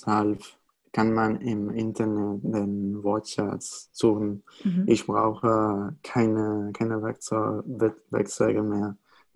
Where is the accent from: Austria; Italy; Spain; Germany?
Spain; German is a second language; Es gibt Fachwörter im Spanischen, das ich selbst als Spanier nicht kenne.